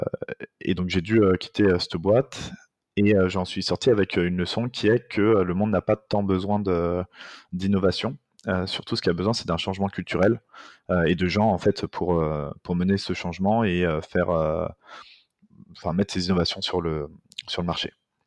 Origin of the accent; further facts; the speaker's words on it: Lyon, Auvergne-Rhône-Alpes, France; now in Bordeaux, France; En arrivant sur Bordeaux, j'ai trouvé un job alimentaire